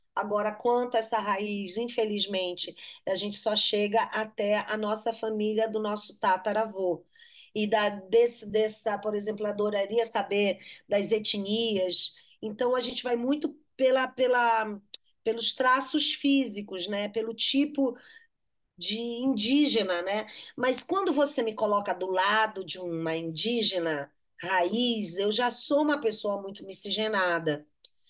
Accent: Amazon, Brazil; eu tenho uma representatividade como amazônida, mas eu trabalhei no Brasil inteiro.

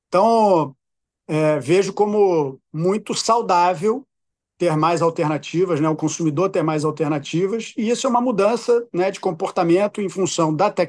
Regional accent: Rio de Janeiro, Brazil; also born or lived in Salvador; acabei de fazer 46 anos. Eu sou nascido aqui no Rio de Janeiro. Sou filho de uma família de classe média, né, do Rio de Janeiro. Morei em Salvador, quando a minha mãe se mudou para lá por uma questão profissional. Morei lá por 2 anos quando era criança.

